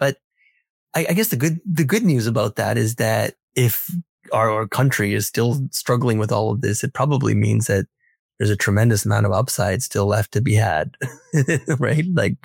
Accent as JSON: {"language": "English", "town": "Edmonton", "region": "Alberta", "country": "Canada", "tie": "born or raised there", "said": "I'm proud to say I was, you know, born and raised in Edmonton, Alberta."}